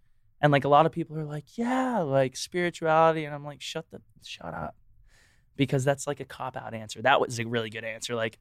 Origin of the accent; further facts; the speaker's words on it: Texas, United States; But I'm also from Texas. So, like, that's another whole thing where it's like anxiety was never real in Texas, like in high school, especially.